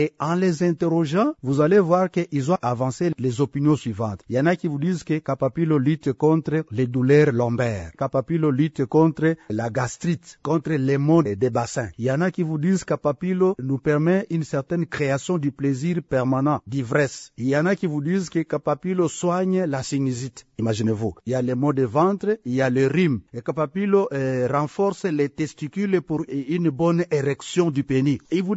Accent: Maniema, DR Congo; il y a même les enfants de l'école primaire chez nous au Maniema qui commencent à inhaler cette substance-là.

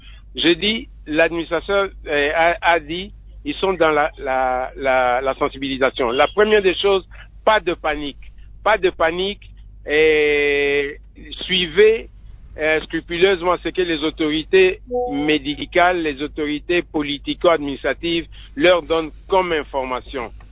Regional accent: DR Congo; Vous savez, nous sommes Africains, nous sommes Congolais.

